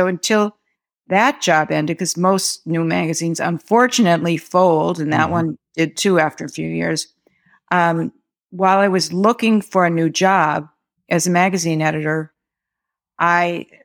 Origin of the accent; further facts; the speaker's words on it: Midwest, United States; now in New York City, United States; I'm a Midwesterner who moved to New York City